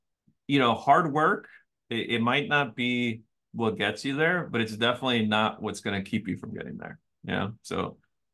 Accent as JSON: {"language": "English", "region": "California", "country": "United States", "tie": "born or raised there", "lives_now": "New York, United States", "said": "I live in New York. I grew up in California."}